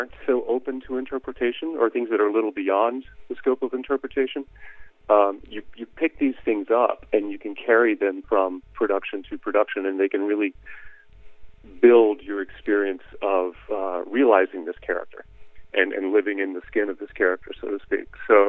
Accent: Texas, United States; as a kid growing up in Texas in a country music family

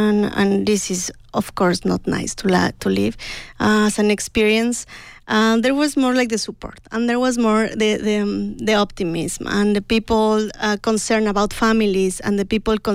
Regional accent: Mexico; now in United States; I'm an immigrant. I'm from Mexico, and I just came to Humboldt County for making my research on PhD

